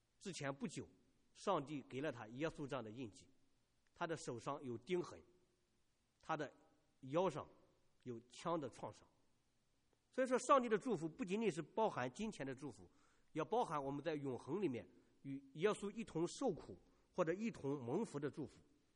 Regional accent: Shandong, China; 所以我当天晚上就赶回山东我的老家

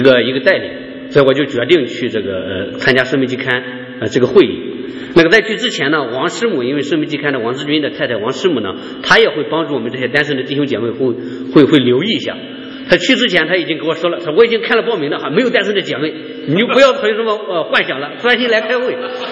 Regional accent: Shandong, China; 我在我老家呢，因为我们是农村哈，山东农村，我们那边结婚都很早

